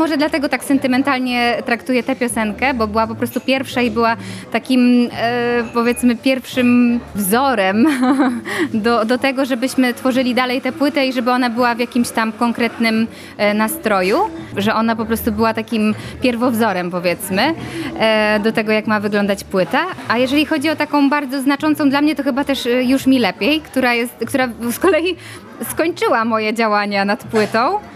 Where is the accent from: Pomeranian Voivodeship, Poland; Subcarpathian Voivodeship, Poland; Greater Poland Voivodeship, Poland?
Subcarpathian Voivodeship, Poland; Mielec; pochodzę z Mielca, dokładnie. Moi rodzice teraz mieszkają pod Mielcem, na wsi